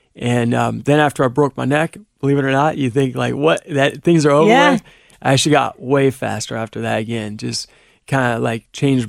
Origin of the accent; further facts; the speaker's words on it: Cleveland, Ohio, United States; I used to watch the cartoons on Saturday morning in Cleveland. I grew up in Cleveland.